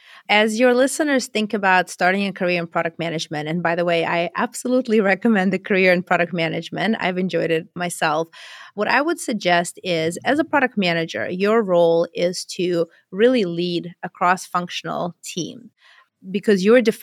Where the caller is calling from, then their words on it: San Jose, California, United States; I'm calling in from San Jose, California.